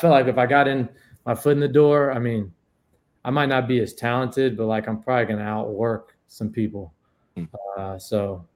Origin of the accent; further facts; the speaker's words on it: Chapel Hill, North Carolina, United States; and I'm growing up in Chapel Hill, you go to community center, man, I didn't get picked up.